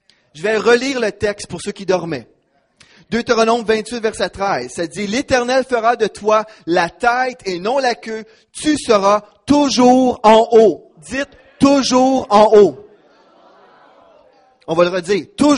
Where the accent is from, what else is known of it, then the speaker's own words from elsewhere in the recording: Quebec, Canada; on est tellement comme endormi, on se laisse voler nos droits et on est des Québécois